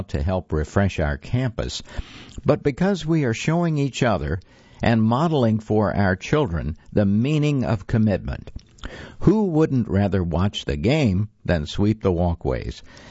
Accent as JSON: {"language": "English", "region": "Georgia", "country": "United States", "tie": "born or raised there", "said": "My wife and I grew up in Georgia and New York City, respectively, separated by more than 900 miles."}